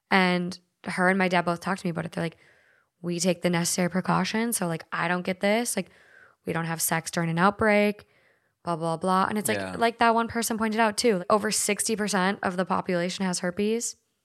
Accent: Minnesota, United States; accent: Minnesota; My Minnesota accent came out there.

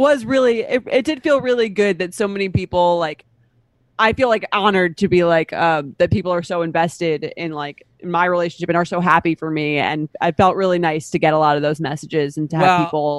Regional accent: Long Island, New York, United States; Love Long Island. That's my hometown.

